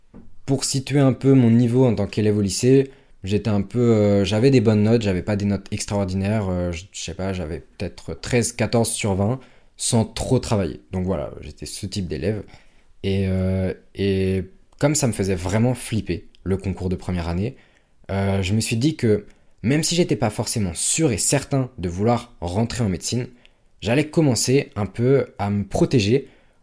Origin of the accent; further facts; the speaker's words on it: Île-de-France, France; je viens d'un lycée, dans la campagne, voilà, en Sud-Seine-et-Marne.